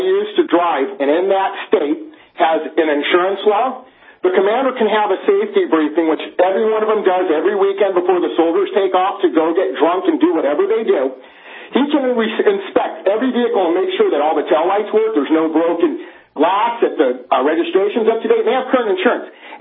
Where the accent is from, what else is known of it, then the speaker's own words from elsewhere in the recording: California, United States; I'm from California